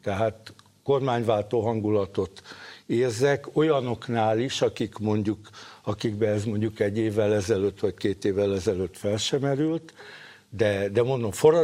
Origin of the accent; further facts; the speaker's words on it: Budapest, Hungary; lehet, hogy mi érezzük a kormányváltó hangulatot, de mi mind budapestiek vagyunk